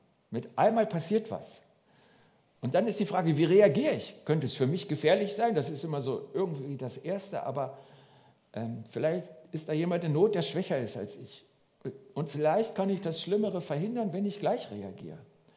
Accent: Berlin, Germany; born there; Also ich bin ja in Berlin geboren

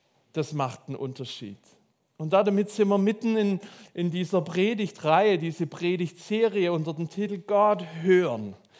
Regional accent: Swabia, Germany; ich bin Schwabe, ein Schmierzettel ist immer geschickt

